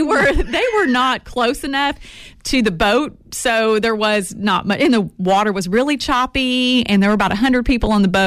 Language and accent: English; Florida, United States; Growing up in Florida, I had been on boats many times.